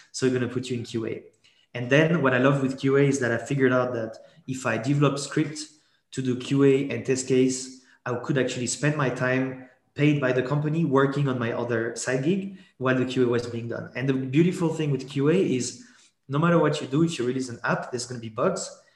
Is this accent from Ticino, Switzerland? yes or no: no; Geneva, Switzerland; born there; first language French; English is a second language; So French is my mother tongue because I was actually born in Geneva, but my parents are French from the south of France. So French was my mother tongue.